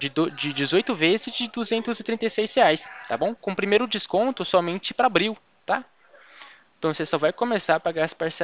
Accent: Americana, São Paulo, Brazil; eu sou de São Paulo. Sou de São Paulo, Americana.

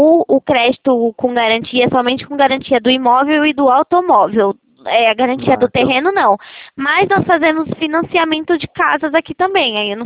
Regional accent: Itatiba, São Paulo, Brazil; Eu sou de Itatiba, é interior, exatamente.

